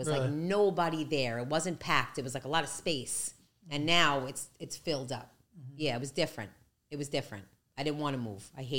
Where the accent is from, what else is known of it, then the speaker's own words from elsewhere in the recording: Brooklyn, New York, United States; now in Staten Island, United States; I'm from Brooklyn, and now I live on Staten Island. Yeah, so I grew up in Brooklyn. My whole childhood is in Brooklyn.